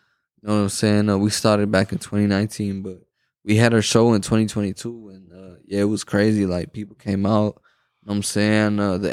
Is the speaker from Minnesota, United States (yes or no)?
yes; Minneapolis, Minnesota, United States; Yeah, I grew up in Minneapolis.